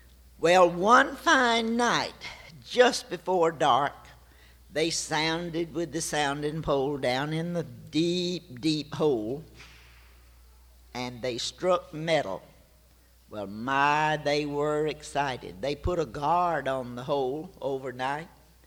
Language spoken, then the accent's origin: English; Gainesville, Florida, United States; But when I was a little girl, you know, I grew up in Gainesville. I had my third birthday in Gainesville.